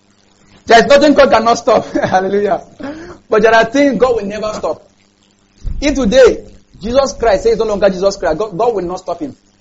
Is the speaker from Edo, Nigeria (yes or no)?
no; Kaduna State, Nigeria; So like in Kogi State, like in my state, in my home state, Kaduna State